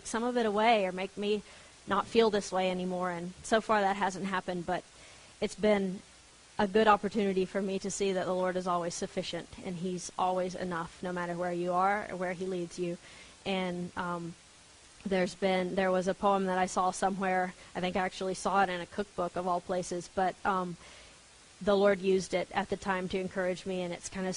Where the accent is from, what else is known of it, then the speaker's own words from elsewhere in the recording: Nueces Canyon, Texas, United States; also born or lived in New Braunfels; I was born in New Braunfels, but I was raised north of Uvalde in a place called Nueces Canyon. It's in the southwestern edge of the hill country. So fairly rural, pretty far out of the way, and my family had been there since the 1860s.